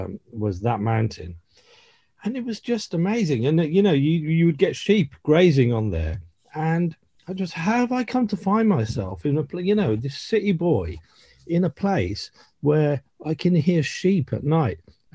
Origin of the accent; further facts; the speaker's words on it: Birmingham, West Midlands, United Kingdom; I grew up in Birmingham.